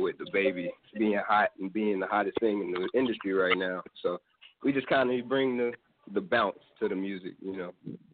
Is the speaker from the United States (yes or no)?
yes; South Carolina, United States; Well, I'm from South Carolina, too, as well.